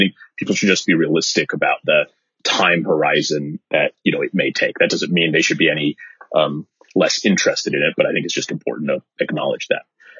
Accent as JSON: {"language": "English", "region": "California", "country": "United States", "tie": "born or raised there", "said": "I gotta say, I grew up in the Bay Area, so I grew up watching you on TV."}